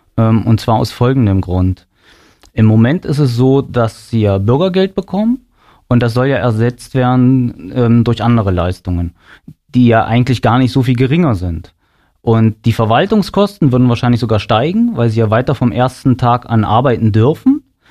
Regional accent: Aschersleben, Saxony-Anhalt, Germany; born there; bin geboren in Aschersleben, war eine Weile weg beruflich und bin dann vor ungefähr 10 Jahren auch wieder zurückgekommen.

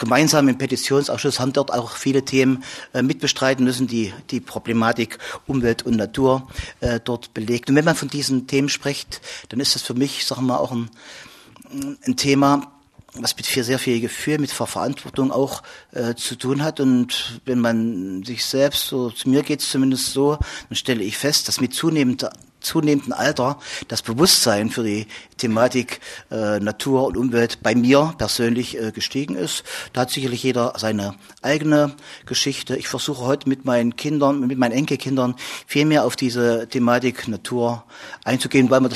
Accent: Saxony-Anhalt, Germany; 53 Jahre, ich komme aus dem Mansfelder Grund, Nähe von Eisleben

